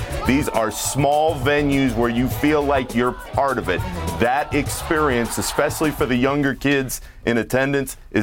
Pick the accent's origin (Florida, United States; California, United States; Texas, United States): Florida, United States; Orlando; I can't tell you how many times growing up in Orlando, Florida, I would be able to go to one of those summer leagues